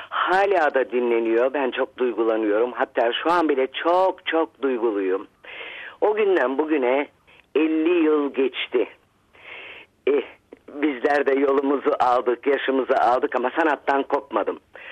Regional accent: Varna, Varna Province, Bulgaria; Bulgaristan doğumluyum, biliyorsunuz, köküm Kırcaali tarafından. Varna'da doğma büyümeyim.

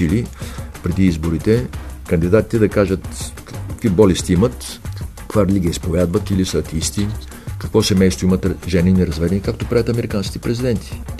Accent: Yambol, Yambol Province, Bulgaria; moved away as an adult; now in Sofia, Bulgaria; 78 година дойдох. С 6 години лекарска практика. Не се чувствам столичанин, макар че живея близо 40 години. Аз съм си ямболия с любов към Родопите.

